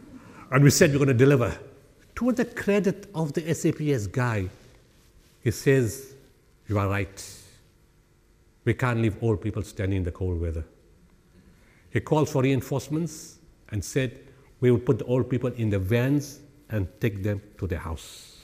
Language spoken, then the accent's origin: English; South Africa; We are South African, all together, standing next to each other.